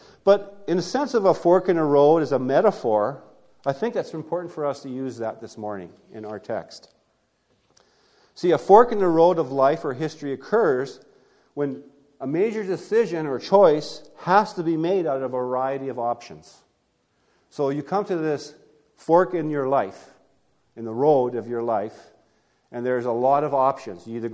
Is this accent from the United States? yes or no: no; Jasper, Alberta, Canada; Now, I grew up in Jasper, Alberta.